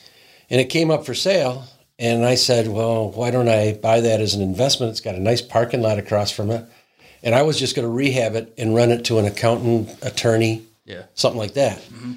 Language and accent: English; Pavilion, New York, United States; Well, I grew up in Pavilion.